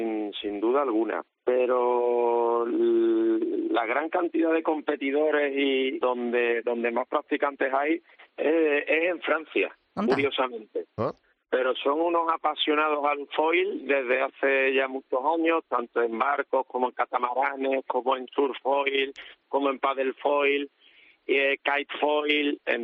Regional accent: Cádiz, Andalusia, Spain; now in Tarifa, Spain; Soy de Cádiz, pero me mudé aquí en 2005.

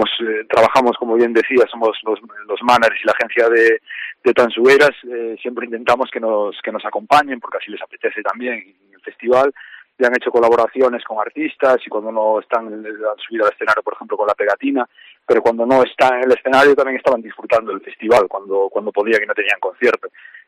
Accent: Bueu, Galicia, Spain; Nosotros somos de Bueu

